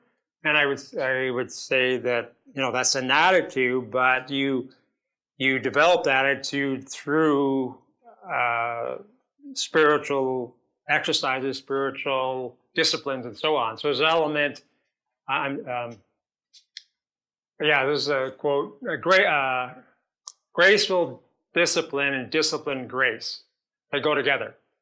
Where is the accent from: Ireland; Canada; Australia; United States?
Canada; Ottawa, Ontario; I'm from Ottawa